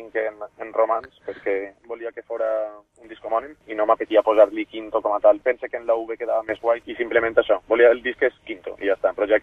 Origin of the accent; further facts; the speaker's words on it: Pego, Valencian Community, Spain; El poble de Pego, no puc estar més orgullós de ser d'on soc.